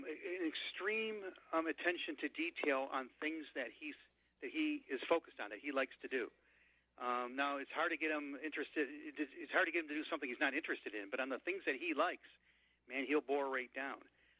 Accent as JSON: {"language": "English", "town": "Grand Rapids", "region": "Michigan", "country": "United States", "tie": "born or raised there", "said": "one of the trips we took was to the Gerald Ford Library in Grand Rapids, my hometown, and my father was living there at the time."}